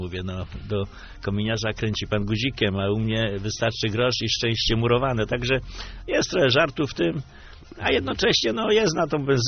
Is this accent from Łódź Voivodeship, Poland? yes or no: no; Leszno, Greater Poland Voivodeship, Poland; Nie omieszkam powiedzieć, że jestem z Leszna